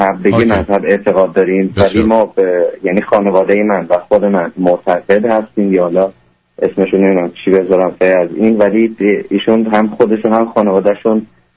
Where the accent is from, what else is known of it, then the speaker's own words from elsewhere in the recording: Sweden; also born or lived in Iran; من بزرگ شده سوئد هستم، 8 سالم بود، تقریبا 7-8 سالم بود از ایران رفتیم به سوئد، آخرشم دیگه یعنی تا الان دیگه همش اروپا بودم دیگه.